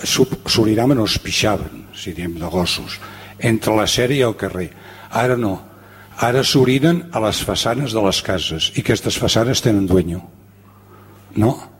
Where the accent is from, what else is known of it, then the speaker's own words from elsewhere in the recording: Sitges, Catalonia, Spain; Soc fill de Sitges i en represento a mi mateix.